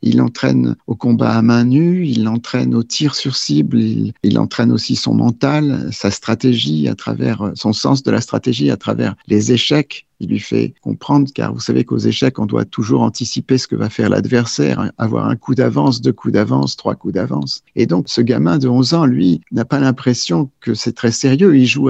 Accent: France; now in United States; Moi, j'étais juste un émigré, comme ceux qui sont pourchassés en ce moment. Je venais de France, je n'étais pas natif de là-bas.

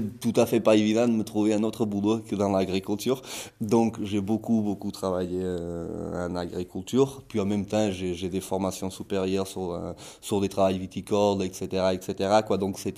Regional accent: Portugal; French is a second language; now in France; quand j'étais jeune au Portugal

